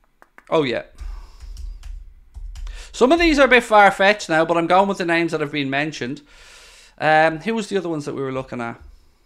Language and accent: English; Ireland; You know, being Irish and all, but I don't think we're going